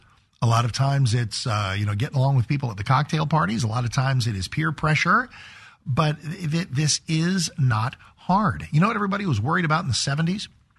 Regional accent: United States; I want strong borders because I'm an American.

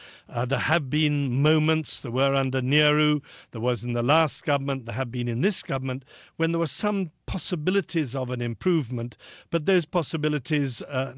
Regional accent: United Kingdom; None of the sort of disputes we have in my home country, Britain

